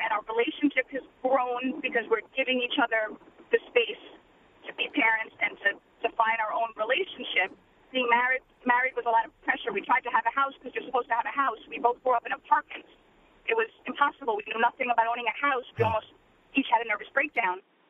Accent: Brooklyn, New York, United States; also born or lived in Staten Island; now in Manalapan, United States; So I just moved to Manalapan in January from Staten Island in 2011 from being born and raised in Brooklyn.

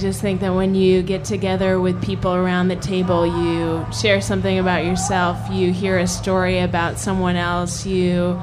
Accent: Hong Kong; moved away; I grew up in Hong Kong, so for me, food was this way of connecting to other cultures and other communities. And then we moved to a farm in southern Minnesota.

